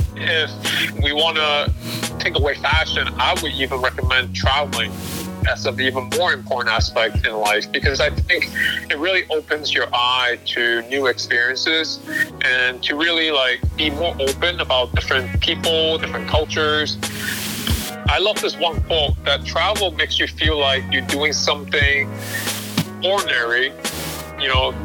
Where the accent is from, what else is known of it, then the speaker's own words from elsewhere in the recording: New York City, New York, United States; street style is what I grew up with in New York City.